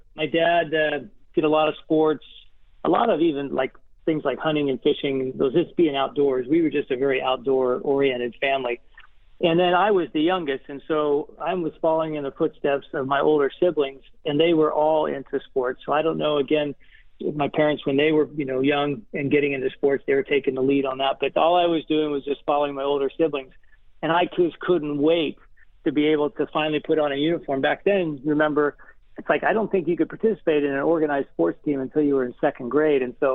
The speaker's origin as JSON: {"language": "English", "town": "Conway", "region": "South Carolina", "country": "United States", "tie": "born there", "said": "I was born in Conway, South Carolina, which is just to the west of Myrtle Beach. And my dad was military, so we moved all over the country."}